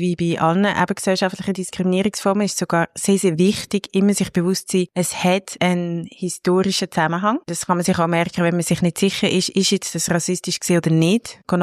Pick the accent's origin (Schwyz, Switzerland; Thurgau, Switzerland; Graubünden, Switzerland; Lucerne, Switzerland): Lucerne, Switzerland; Willisau; ich komme aus Willisau